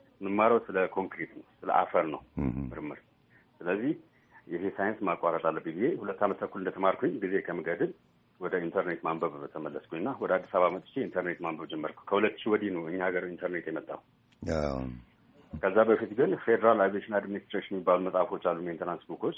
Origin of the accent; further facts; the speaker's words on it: Hawassa, Sidama, Ethiopia; also born or lived in Tigray; ከዛ በኋላ ደግሞ ወደ ሐዋሳ ከሄድም በኋላ ቤተሰብ በሙሉ ማለቴ ነው፣ እዛ ደግሞ እንደ አጋጣሚ አየር ማረፊያ አካባቢ ነበር ሰፈራችን